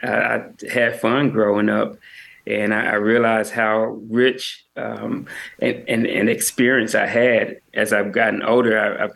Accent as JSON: {"language": "English", "town": "Arlington", "region": "Tennessee", "country": "United States", "tie": "born or raised there", "said": "I'm from Arlington, Tennessee, which is right outside of Memphis. It's similar, I guess, in flavor of people and personalities and things of that nature. But to sum it up, Arlington is country. It's the country. And Memphis is the city, basically. So I grew up in the country."}